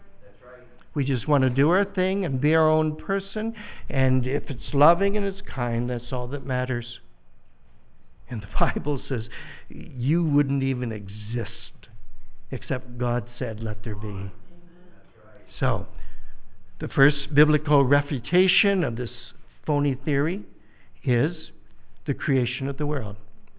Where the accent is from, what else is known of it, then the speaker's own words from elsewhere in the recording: Canada; I was taught a lot of American history when I was growing up in Canada, believe it or not